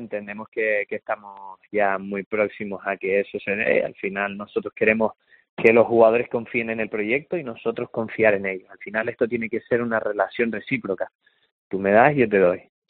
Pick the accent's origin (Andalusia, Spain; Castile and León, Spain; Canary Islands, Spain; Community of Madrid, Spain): Canary Islands, Spain; Yo a día de hoy la verdad que me considero sobre todo canario, y eso lo he defendido siempre.